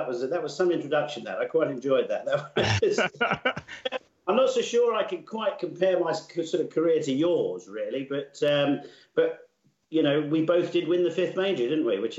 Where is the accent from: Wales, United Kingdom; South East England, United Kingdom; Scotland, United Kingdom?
South East England, United Kingdom; Camberley; now in Bracknell, United Kingdom; No, I grew up in Camberley. I've done a lot of traveling. And right now, the home, the domicile, is in Bracknell.